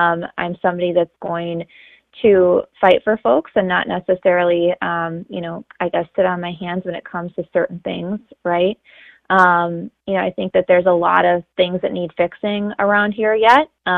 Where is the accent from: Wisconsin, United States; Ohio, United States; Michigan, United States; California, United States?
Wisconsin, United States; Wheaton; So I grew up in the Eau Claire area, actually in the town of Wheaton in Chippewa County on a dairy farm.